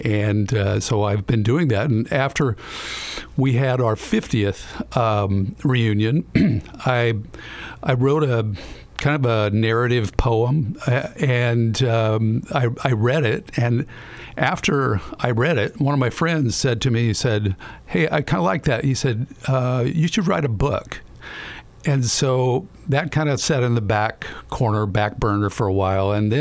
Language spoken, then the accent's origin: English; Roseburg, Oregon, United States; I grew up in Roseburg, out in the Green area. Went through K through 12 in the Roseburg schools.